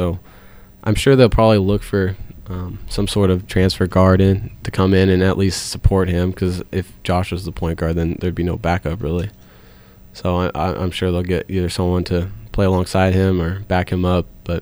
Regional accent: California, United States; I'm from Southern California in Orange County, so it wasn't much of a change climate-wise, and it all worked out.

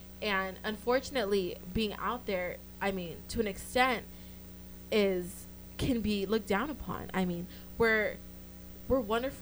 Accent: Los Angeles, California, United States; I'm from LA, I'm from SoCal, I know.

